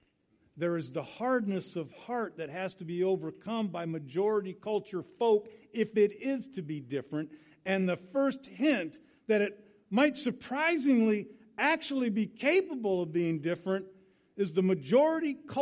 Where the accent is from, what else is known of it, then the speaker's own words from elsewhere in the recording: United States; And I speak as an American.